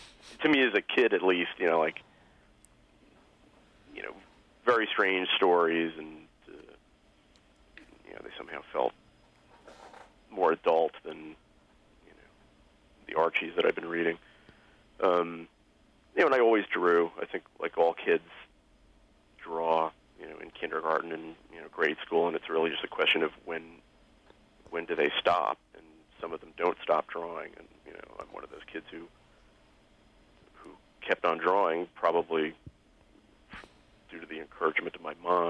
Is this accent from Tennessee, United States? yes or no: no; Queens, New York, United States; Well, I'm from Queens, New York. I was born in 1964, which makes me 43.